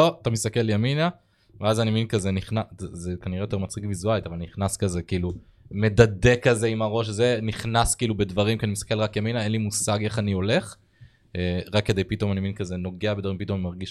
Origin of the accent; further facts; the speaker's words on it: Île-de-France, France; בפרברי פריז.